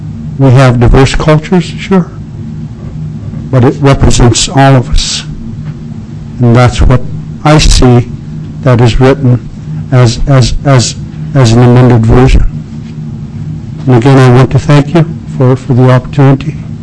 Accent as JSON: {"language": "English", "town": "Noorvik", "region": "Alaska", "country": "United States", "said": "I'm from the Northwest region. I'm originally from Novik, Alaska. I grew up with my grandmother."}